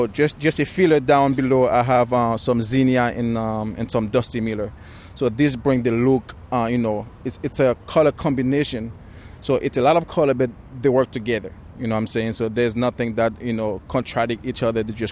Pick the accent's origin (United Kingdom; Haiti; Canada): Haiti; now in United States; Growing up in Haiti, that's the survival mode.